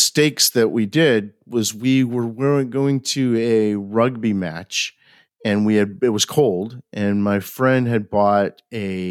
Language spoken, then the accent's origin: English; Texas, United States; I'm from Texas. Everywhere we went, we're like, we're from Texas.